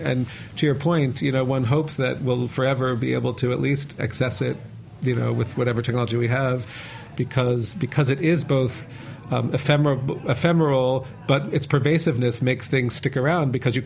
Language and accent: English; United States; Maybe that's because I'm American. I don't know.